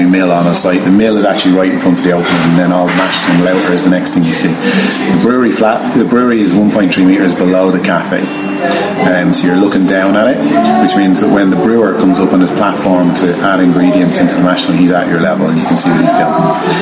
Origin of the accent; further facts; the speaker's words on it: Tallaght, Leinster, Ireland; also born or lived in England; now in Celbridge, Ireland; Actually, I'm not from Kilcock. Most of my family happen to live up here now. Originally from Tala.